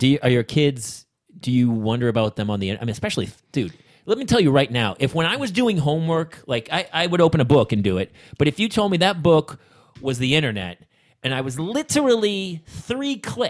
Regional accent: Hooksett, New Hampshire, United States; now in Los Angeles, United States; We were New Hampshire. I was from Hooksett, New Hampshire, the small town.

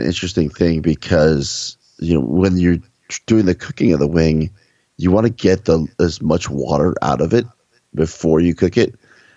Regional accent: United States; But, you know, I'm an American. I'm red-blooded.

